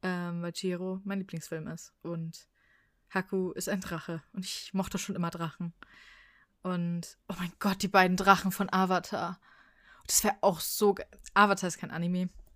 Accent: Frankfurt, Hesse, Germany; aber eigentlich, ich bin Frankfurter, ich wollte gerade sagen Frankfurter Bub, aber ich bin kein Frankfurter Bub.

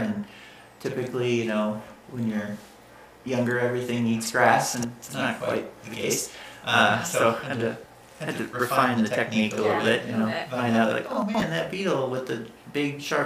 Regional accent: Ohio, United States; So, like, from as a kid growing up in Ohio, I know, I, like, would open and like, oh man, a tarantula.

